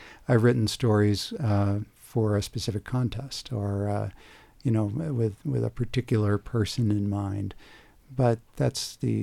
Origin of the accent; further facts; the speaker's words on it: United States; And as an American going into it, you know, I felt an obligation to bone up on the history.